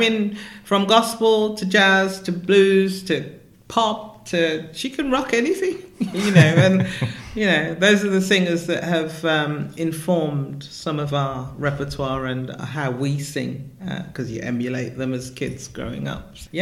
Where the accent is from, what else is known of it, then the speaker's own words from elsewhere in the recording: Birmingham, West Midlands, United Kingdom; We're all from Birmingham, born and bred. Really proud of our Brummy roots.